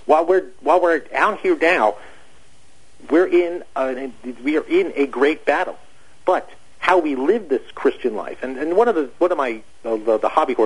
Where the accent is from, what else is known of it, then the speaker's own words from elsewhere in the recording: New Jersey, United States; They've mocked me, but hey, I'm from New Jersey.